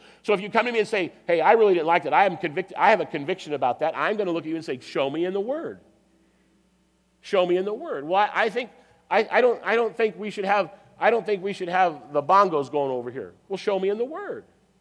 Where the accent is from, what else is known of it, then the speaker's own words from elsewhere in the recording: California, United States; we grew up here in California